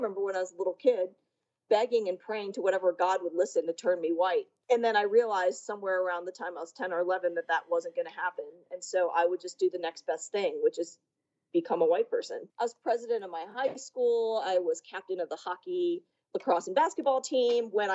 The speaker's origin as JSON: {"language": "English", "town": "Richmond", "region": "Virginia", "country": "United States", "tie": "born or raised there", "said": "I was, you know, born and raised in Richmond, Virginia, the capital of the Confederacy."}